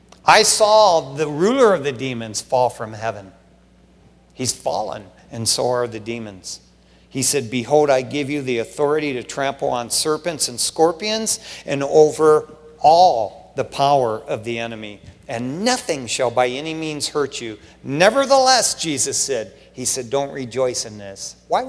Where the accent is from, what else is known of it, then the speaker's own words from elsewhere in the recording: West Covina, California, United States; When I was growing up in West Covina as a Christian, there at Rawls Church in West Covina